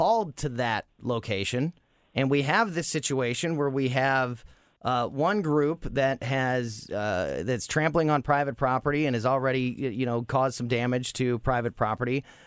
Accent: Florissant, Missouri, United States; One was in Florissant, my hometown. We've seen a lot of protests up there in front of the Florissant Police Department here in recent days

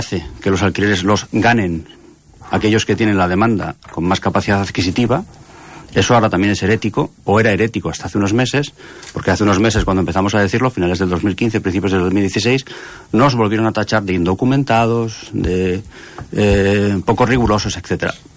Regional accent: Basauri, Basque Country, Spain; now in Barcelona, Spain; Yo soy de Basauri, que sería el equivalente a San José del Besós. Soy de Basauri, que es un municipio que está justo al lado de Bilbao.

